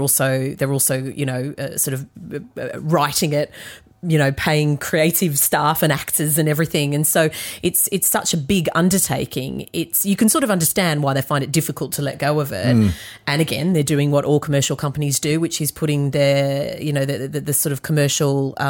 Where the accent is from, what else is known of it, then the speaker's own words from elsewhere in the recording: Australia; now in United Kingdom; And I grew up in Australia.